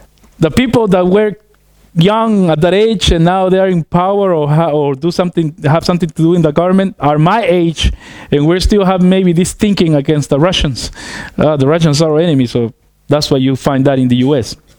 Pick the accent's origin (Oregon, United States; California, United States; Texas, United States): California, United States; I grew up in California, so it went through California and it shook the windows